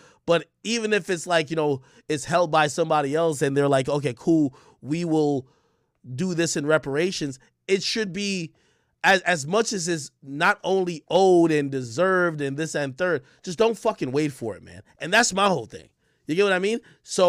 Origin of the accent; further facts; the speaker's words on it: Jamaica; born there; I was born in Jamaica, you know what I mean, which is Jamaica's a colony of, you know, the UK.